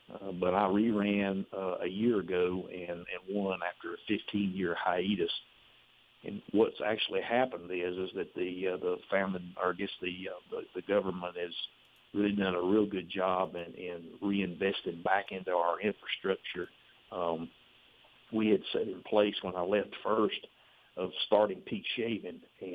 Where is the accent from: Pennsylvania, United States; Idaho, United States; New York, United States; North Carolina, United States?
North Carolina, United States; Kings Mountain; many times when I go throughout the state and I say that I'm from Kings Mountain, they'll say, "Oh, it really is beautiful up there."